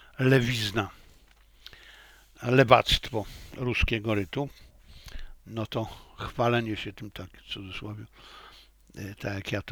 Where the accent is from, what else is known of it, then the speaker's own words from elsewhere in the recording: Silesian Voivodeship, Poland; also born or lived in Lviv / Warsaw; Ponieważ ja byłem, jestem i będę Ślązakiem i umrę Ślązakiem. Tak jak byłem, jestem i będę Lwowiakiem, tak jak byłem, jestem i będę chłopem.